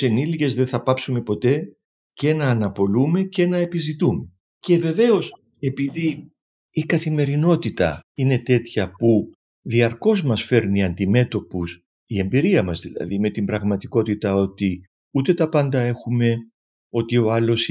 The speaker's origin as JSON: {"language": "Greek", "town": "Athens", "region": "Attica", "country": "Greece", "tie": "born or raised there", "accent": "Cypriot", "said": "Όντως δεν γεννήθηκε, όταν μεγάλωσα στην Αθήνα. Ακούγεται τραγουδιστή προφορά που οφείλεται στην καταγωγή μου, που είναι κυπριακή, όσο και δεν μιλάω κυπριακά, πάλι ακούγεται."}